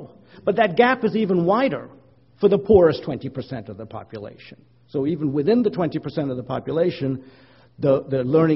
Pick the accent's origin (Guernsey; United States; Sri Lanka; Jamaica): Sri Lanka; even though I'm from Sri Lanka, I only learned this stuff when I was working in South Asia